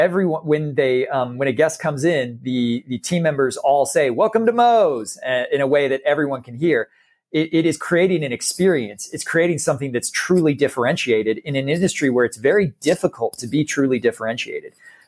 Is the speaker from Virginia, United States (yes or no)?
no; Dallas, Texas, United States; born there; Long story short, I was born in Dallas and was long raised a Texas Rangers fan.